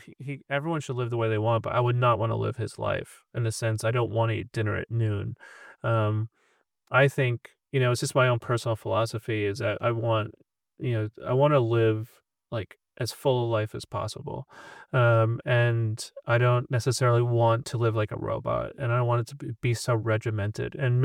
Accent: New York, United States; now in Los Angeles, United States; And as a New Yorker, I live a little bit differently than most people in Los Angeles

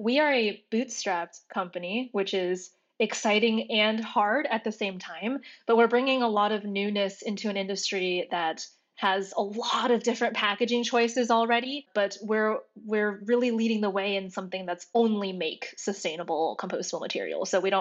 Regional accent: Shanghai, China; So I grew up near Shanghai. At that time, it was a lot of rice paddies and cornfields still out there in the suburbs.

